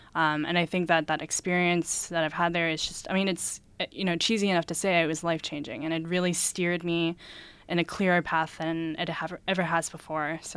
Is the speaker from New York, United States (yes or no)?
yes; New York, United States; it's almost as if New York, or I'm from New York City, so like in Rochester, so like this place was frozen in time.